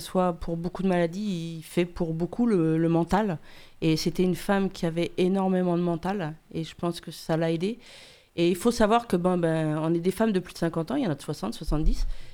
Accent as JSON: {"language": "French", "region": "Nouvelle-Aquitaine", "country": "France", "said": "Alors, on est quelques-unes de Dordogne, donc on s'entraîne en Dordogne."}